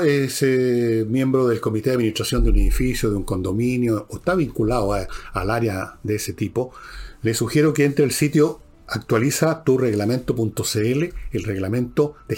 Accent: Chile; Aquí los cansados somos los chilenos

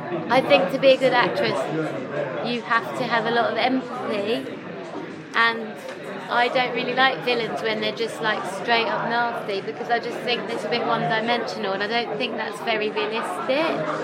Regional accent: England, United Kingdom; accent: North of England; I don't have my own accent in it. I have an accent from the north of England.

